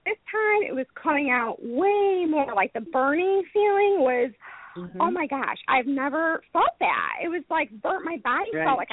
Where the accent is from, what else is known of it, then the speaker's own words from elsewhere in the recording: Chicago, Illinois, United States; now in North Carolina, United States; I'm living in North Carolina now because I'm from Chicago